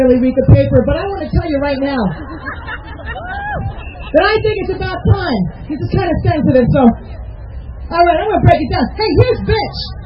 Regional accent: New York, United States; I went to the Dyke March in New York. I'm from New York.

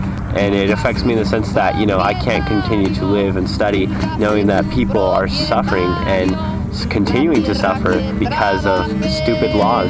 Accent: Los Angeles, California, United States; originally I'm from Los Angeles.

